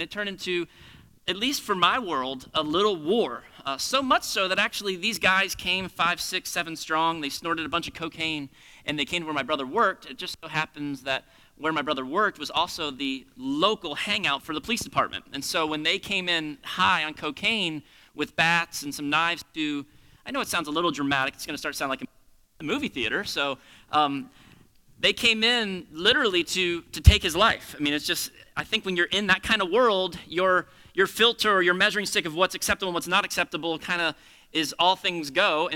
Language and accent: English; Florida, United States; I grew up in South Florida, and I have an older brother who's 3 years older than me.